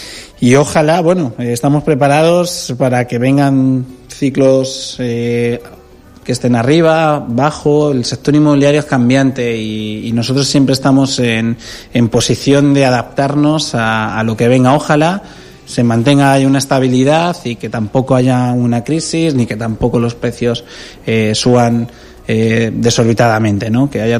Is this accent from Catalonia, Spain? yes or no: no; Madrid, Community of Madrid, Spain; born there; now in Dénia, Spain; yo nací en Madrid, pero ya me he hecho valenciano y soy un enamorado de la terreta